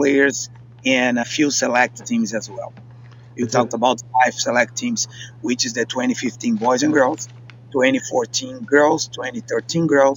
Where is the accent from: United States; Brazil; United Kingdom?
Brazil; So I grew up in Brazil in a different culture, of course.